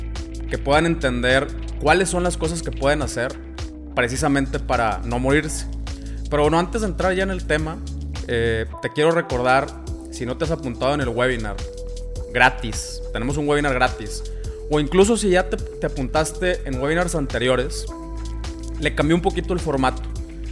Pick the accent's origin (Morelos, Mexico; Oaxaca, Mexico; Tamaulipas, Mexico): Tamaulipas, Mexico; Ciudad Victoria; now in Monterrey, Mexico; Yo vivo en Monterrey, pero soy de Ciudad Victoria, Tamaulipas. O sea, lugares donde nos queda muy cerca la frontera.